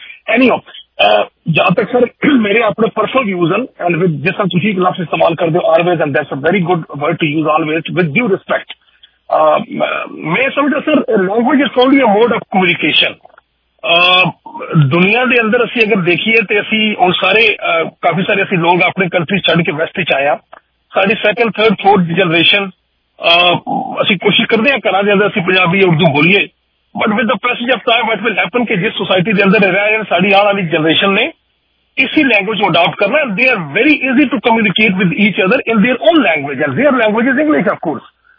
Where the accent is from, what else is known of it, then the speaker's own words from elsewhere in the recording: Punjab, Pakistan; ਮੈਂ ਖੁਦ ਪਾਕਿਸਤਾਨ ਤੋਂ ਹਾਂ, ਪੰਜਾਬ ਤੋਂ ਹਾਂ, ਹੁਣ ਸਾਡੇ ਪੰਜਾਬ ਦੇ ਅੰਦਰ ਸਰ ਜਿਹੜੀ ਪੰਜਾਬੀ ਹੈ ਉਹ ਹਰ 5-7-10 ਕਿਲੋਮੀਟਰ ਤੋਂ ਬਾਅਦ ਸਾਡਾ ਐਕਸੈਂਟ ਚੇਂਜ ਹੋ ਜਾਂਦਾ।